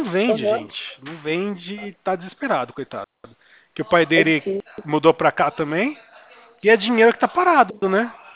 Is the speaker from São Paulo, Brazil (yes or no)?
yes; Porto Ferreira, São Paulo, Brazil; eu sou de Porto Ferreira.